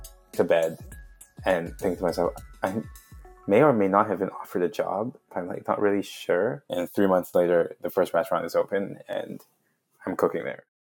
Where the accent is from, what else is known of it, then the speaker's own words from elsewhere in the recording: Hong Kong; I'm from Hong Kong. People in Hong Kong like food.